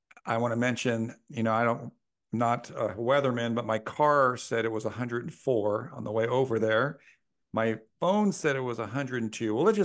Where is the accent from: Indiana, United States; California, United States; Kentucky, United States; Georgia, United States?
California, United States; I grew up in California